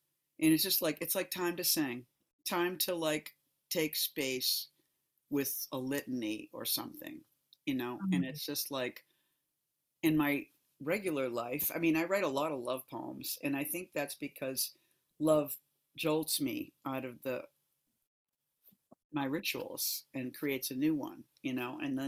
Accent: Boston, Massachusetts, United States; I grew up in Boston. When I got out of college, I went to Europe and hitchhiked for 6 months.

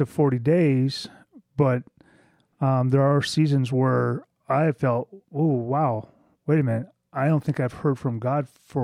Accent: United States; It wouldn't be important to me as an American Gentile.

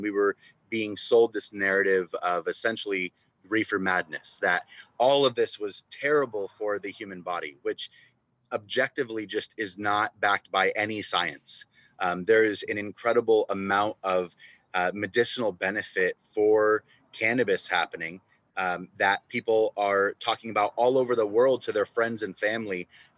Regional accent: New York, United States; born there; so I'm Middle Eastern. I was born in New York, but both my parents are, my biological parents are Jordanian and from the Middle East.

